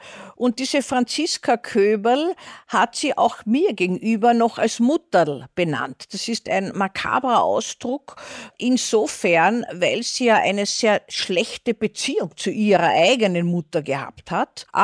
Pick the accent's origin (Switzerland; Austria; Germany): Austria; das sagt man bei uns in Österreich, so aufgepäppelt hat mit ihren Kochkünsten.